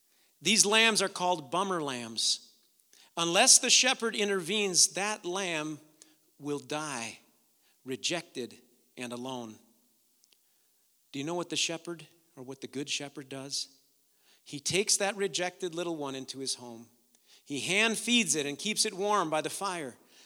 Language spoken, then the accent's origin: English; Madison, Wisconsin, United States; He was my best friend growing up in Madison, Wisconsin.